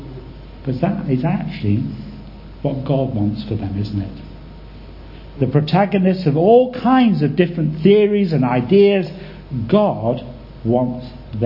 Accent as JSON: {"language": "English", "country": "United Kingdom", "said": "we're British of course, we don't quite say things as blatant and bluntly as that, do we?"}